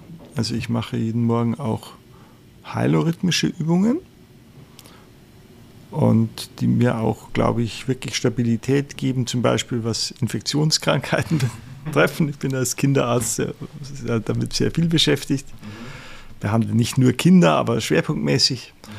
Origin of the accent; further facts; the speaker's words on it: Munich, Bavaria, Germany; ich bin also in München aufgewachsen, in einer lieben, warmherzigen Familie.